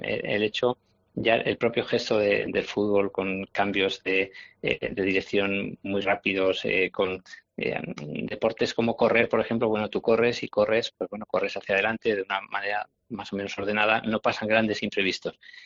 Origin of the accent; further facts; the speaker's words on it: Huesca, Aragon, Spain; Llevamos siempre Huesca por bandera y yo creo que es difícil que la gente que nos conoce de cerca no sepa que somos de Huesca